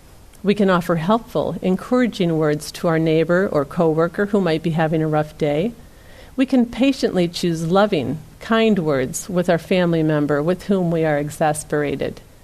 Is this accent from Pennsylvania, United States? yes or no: no; Iowa, United States; I remember and can still recall the voice of my father when I was a little girl growing up in Iowa with my mom and two sisters.